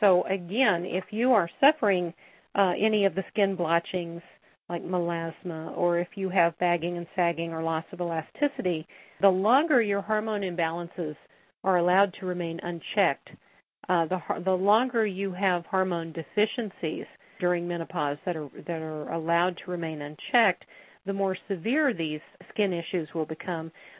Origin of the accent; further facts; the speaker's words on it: Washington, United States; We have a Jackie Q from, my home state, Spokane, Washington